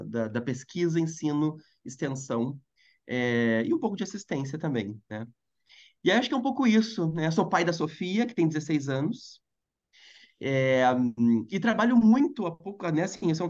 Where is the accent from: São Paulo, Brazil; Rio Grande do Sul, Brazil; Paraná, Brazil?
Rio Grande do Sul, Brazil; Porto Alegre; born there; moro há 22 anos no Rio de Janeiro. Então, até assim, eu fiz a minha graduação da Faculdade de Medicina lá em Porto Alegre, que foi onde eu nasci, lá no sul do Brasil